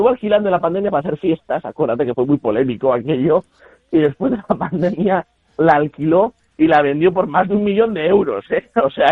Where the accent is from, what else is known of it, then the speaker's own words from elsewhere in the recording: Alsasua, Navarre, Spain; yo soy de Alsasua, que ya lo sabéis, por el pueblo, por Alsasua